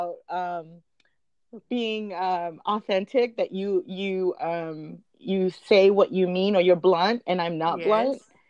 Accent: California, United States; Okay, well, we're all from California, and I think being in therapy is kind of like part of our curriculum, right? No? It's a very LA thing, don't you think?

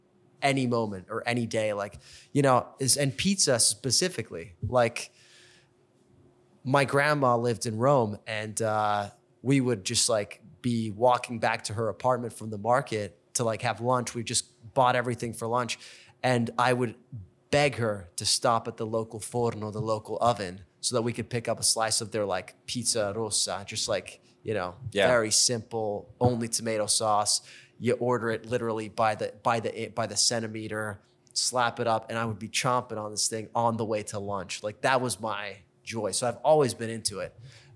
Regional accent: Switzerland; also born or lived in England; Switzerland and England.

